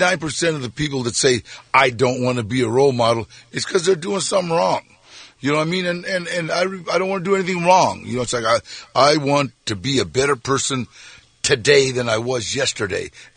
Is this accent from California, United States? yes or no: yes; Pacoima, California, United States; which is I live in Pacoima. You know, I grew up in Pacoima.